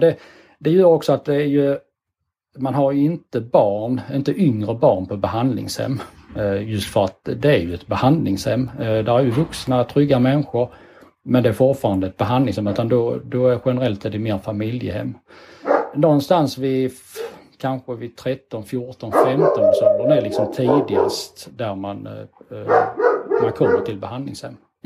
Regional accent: Skåne, Sweden; accent: Skåne; Vi ligger, som kanske min dialekt avsåg, vi ligger i Skåne på östkusten.

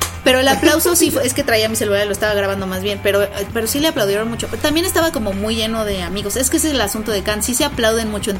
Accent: Mexico; soy de México, y desde que le dije soy de México

